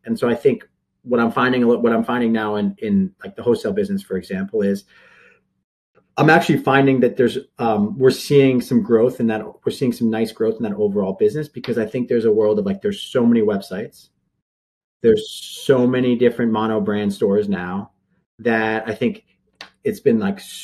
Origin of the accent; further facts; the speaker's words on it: Spring Lake, New Jersey, United States; we actually opened up a restaurant and a cafe in Spring Lake, New Jersey, which is my hometown.